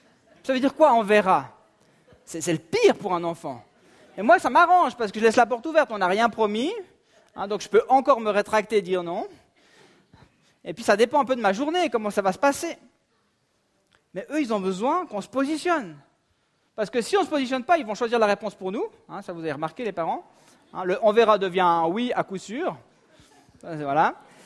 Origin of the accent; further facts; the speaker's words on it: Vaud, Switzerland; ça nous arrangerait bien peut-être en tant que vaudois